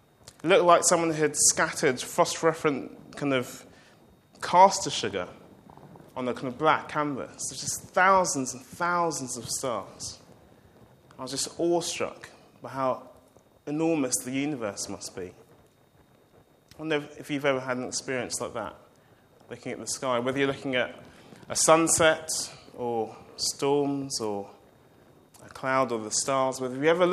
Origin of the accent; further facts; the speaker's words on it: London, United Kingdom; Maybe it's because I grew up in London